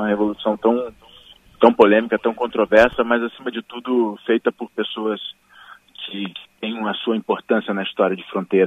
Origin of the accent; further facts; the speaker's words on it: Rio de Janeiro, Brazil; born there; Eu nasci no Rio, essa é a história.